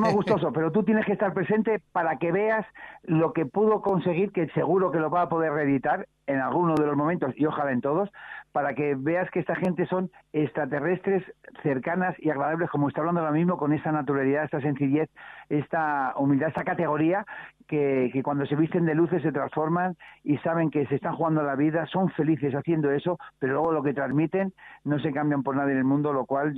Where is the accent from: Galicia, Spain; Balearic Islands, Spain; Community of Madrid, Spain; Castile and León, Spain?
Community of Madrid, Spain; Colmenar Viejo; Yo soy de Colmenar Viejo, David, e ingresé de Málaga en estos días